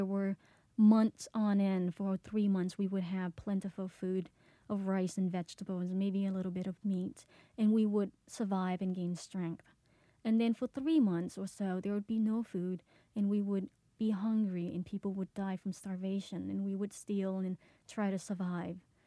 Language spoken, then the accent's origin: English; Phnom Penh, Cambodia; all of the social, civilized world that I grew up with in Phnom Penh, it was all banned.